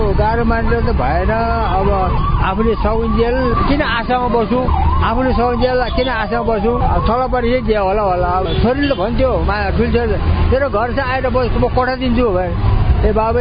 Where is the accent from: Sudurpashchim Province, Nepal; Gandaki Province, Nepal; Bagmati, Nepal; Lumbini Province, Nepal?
Bagmati, Nepal; Kakani; नुवाकोट जिल्ला ककनी गाउँपालिका ward number 7।